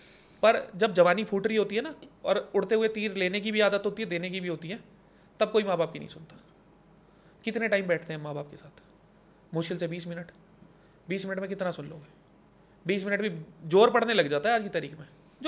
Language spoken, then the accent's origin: Hindi; Chhara, Haryana, India; मैं छारा गाँव से हूँ. बहुत सारे लोगों को लगता होगा मैं मांडोटी से हूँ या बहादुरगढ़ से हूँ. मैं छारा गाँव से हूँ